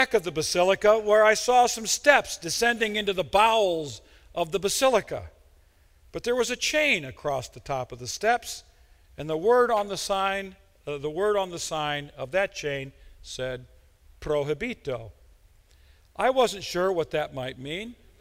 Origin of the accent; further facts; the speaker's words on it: Midwest, United States; I'm a Midwesterner, trained by Mark Twain to investigate everything